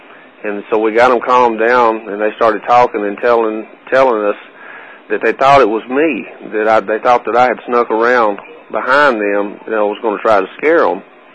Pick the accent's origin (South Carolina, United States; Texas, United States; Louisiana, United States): Louisiana, United States; I was telling Marco today when I was talking to him, you know, that I was raised up in Louisiana. So I know what alligator tracks look like.